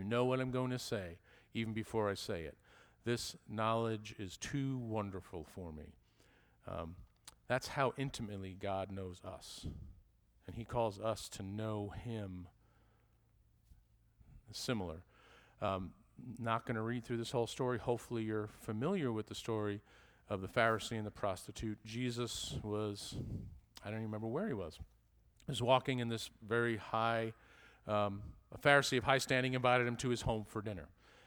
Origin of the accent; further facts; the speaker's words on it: New York, United States; born there; I was born in New York, yada, yada, yada, I'm standing here preaching to you.